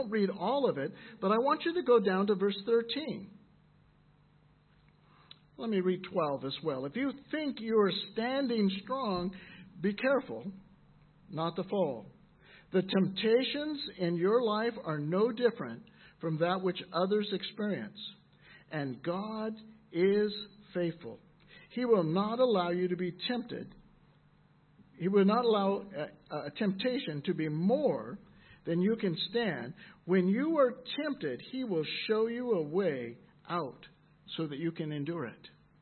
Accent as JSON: {"language": "English", "country": "United States", "said": "I'm an American, and I have tried very much not to say anything about what's going on in America."}